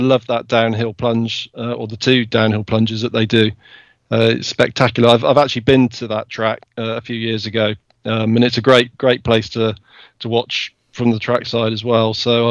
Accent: United Kingdom; I wasn't going to say him because I'm British.

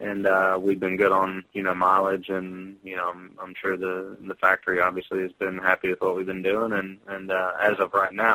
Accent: United States; just because we're, you know, we're from the States, and it's made my transition a lot easier

